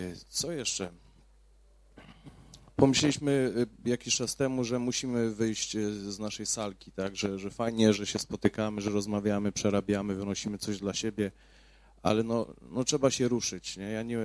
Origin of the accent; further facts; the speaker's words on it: Nysa, Opole Voivodeship, Poland; pochodzę z Nysy.